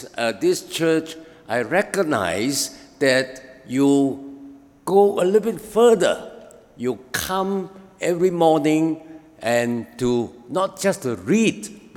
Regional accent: Sabah, Malaysia; I come from Sabah, it's a very hot country.

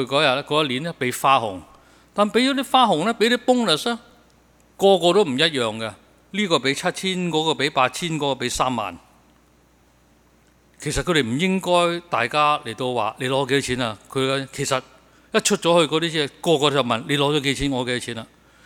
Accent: China; 其实我们中国人呢，我们的文化教导给我们知，我们是不可能一无挂虑的。

